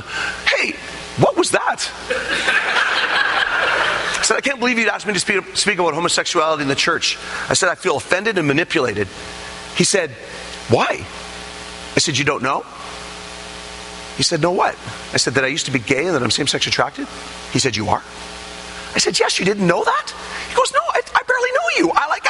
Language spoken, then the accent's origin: English; Eastern Canada, Canada; I'm a Canadian evangelist of a small little church in Eastern Canada